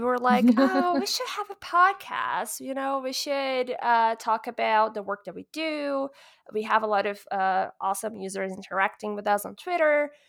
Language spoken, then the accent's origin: English; Brazil; now in Vancouver, Canada; Wow. I am originally from Brazil, but now I live in Vancouver here in Canada.